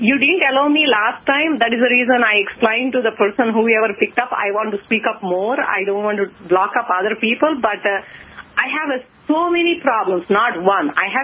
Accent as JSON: {"language": "English", "town": "Austin", "region": "Texas", "country": "United States", "said": "No, I am from Austin, Texas."}